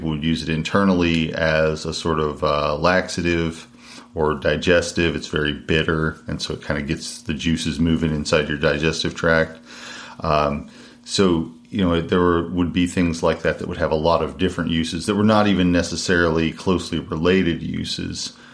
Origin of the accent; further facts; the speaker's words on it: Bear Track, Kentucky, United States; So I am from Eastern Kentucky. I'm from Lee County and an area called Bear Track, which is just a very rural area in Lee County. And so I grew up there in the 70s and 80s